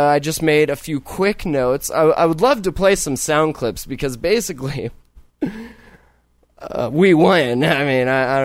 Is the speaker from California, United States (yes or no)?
yes; California, United States; born there; Interesting, because I was born in California, not here.